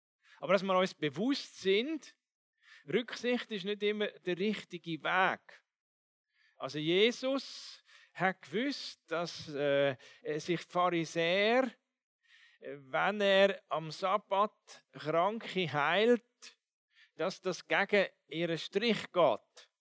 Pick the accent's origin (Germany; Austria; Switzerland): Switzerland; Als Schweizer ist natürlich gut Schweizerisch, ist Kompromiss.